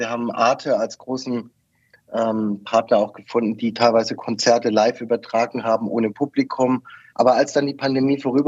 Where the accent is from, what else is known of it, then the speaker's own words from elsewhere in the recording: Esslingen am Neckar, Baden-Württemberg, Germany; also born or lived in Berlin; Ich entstamme ja Esslingen am Neckar, also bin direkt Grund der Nachbarschaft von Stuttgart und Ludwigsburg.